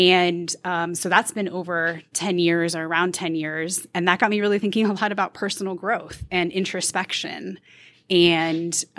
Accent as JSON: {"language": "English", "region": "Virginia", "country": "United States", "lives_now": "Wilmington, United States", "said": "I am from Northern Virginia originally. Just 2 years ago, I moved to Wilmington, North Carolina."}